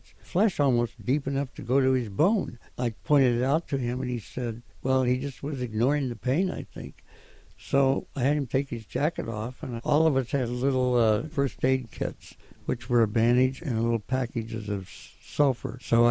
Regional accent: Iowa, United States; I don't know what the hell the password is, but I'm from Iowa

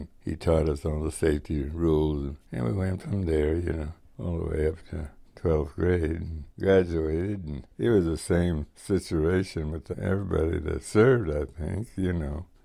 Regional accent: San Jose, California, United States; As a boy, I was born 24 in San Jose, and of course, San Jose to me was a big, big city.

